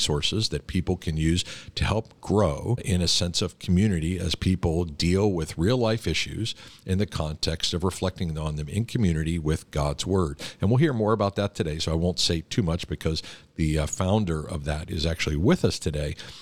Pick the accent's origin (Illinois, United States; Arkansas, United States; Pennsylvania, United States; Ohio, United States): Pennsylvania, United States; Yardley; now in Pittsburgh, United States; and I grew up in Yardley, Pennsylvania, and rightfully migrated back to the holy city of Pittsburgh.